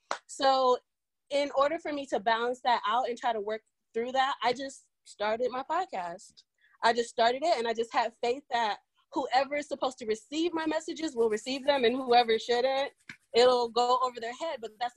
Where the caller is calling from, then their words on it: San Diego, California, United States; San Diego.